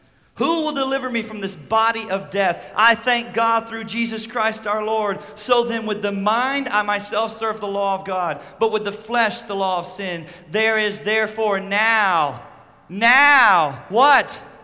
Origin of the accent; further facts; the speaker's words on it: Chicago, Illinois, United States; growing up in Chicago and seeing dads not be dads and men not be men.